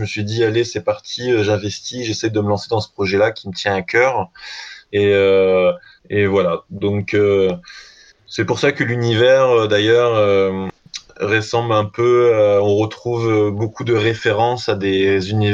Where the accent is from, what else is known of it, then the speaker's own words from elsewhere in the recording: Brittany, France; now in Aix-en-Provence, France; moi je suis breton et je vis maintenant dans le sud de la France, à Aix-en-Provence.